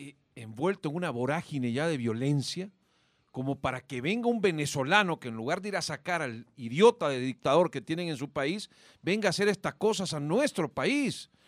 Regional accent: El Salvador; nosotros como salvadoreños

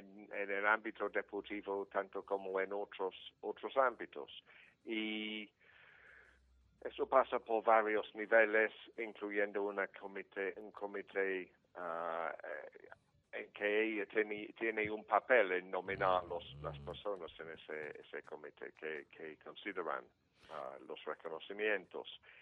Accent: England, United Kingdom; Yo, como en inglés, pienso primero

